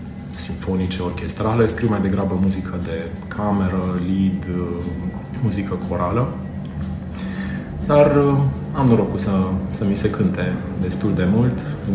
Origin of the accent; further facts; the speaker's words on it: Brașov, Brașov County, Romania; Aveți dreptate, sunt brașovean.